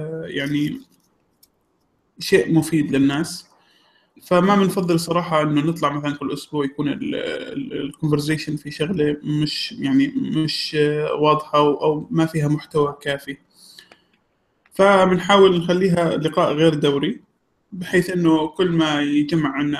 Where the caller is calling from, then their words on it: Saudi Arabia; فانا من السعوديه بسجل